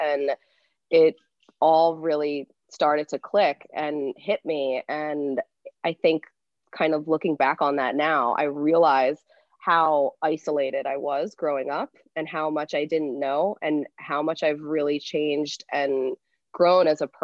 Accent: Pennsylvania, United States; Well, shoot, that's Philly. Now, I grew up outside of Philly, like 45 minutes outside, but went to school in Philly, have a house in Philly still.

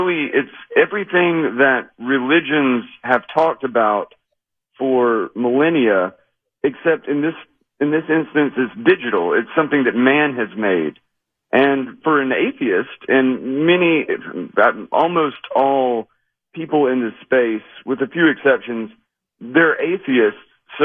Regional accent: Knoxville, Tennessee, United States; comes from my hometown of Knoxville, Tennessee

